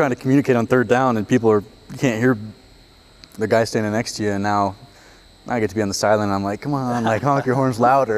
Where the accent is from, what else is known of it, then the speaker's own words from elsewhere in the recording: Sioux Falls, South Dakota, United States; also born or lived in Madison; Yeah, so originally I'm from the Sioux Falls area. Lived in Madison for about 12 years, so a little bit outside of Sioux Falls.